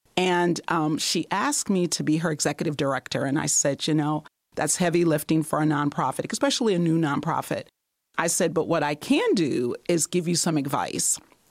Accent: Muskegon, Michigan, United States; Well, I tell you, I'm a Michigander. I love Michigan. I grew up in the Muskegon area, a Reese Puffer School District.

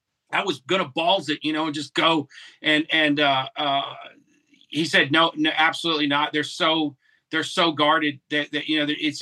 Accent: Texas, United States; now in San Diego, United States; I love Mexico. I grew up in South Texas. I love the people.

